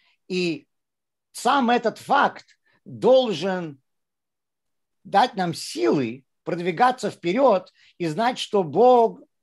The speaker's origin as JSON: {"language": "Russian", "region": "Saint Petersburg", "country": "Russia", "tie": "born or raised there", "said": "Я вырос в городе Герой Ленинграде. Он еще тогда был Ленинградом. И в обыкновенной советской еврейской семье"}